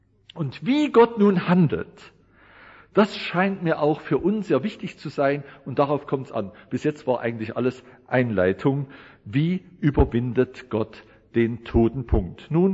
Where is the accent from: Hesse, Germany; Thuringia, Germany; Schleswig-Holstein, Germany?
Thuringia, Germany; Ich bin Thüringer, ist unübertroffen, können Sie mit Spätzle nicht mithalten.